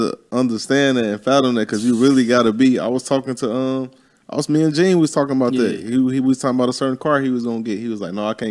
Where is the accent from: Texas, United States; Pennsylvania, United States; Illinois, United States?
Illinois, United States; Chicago; I'm like, bro, I'm from Chicago.